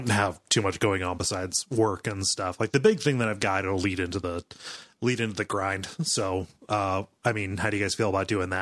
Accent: Ohio, United States; So it's like, I'm from Ohio.

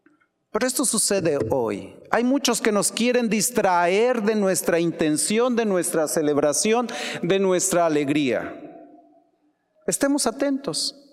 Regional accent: Mexico; no conozco otras tradiciones porque soy mexicano

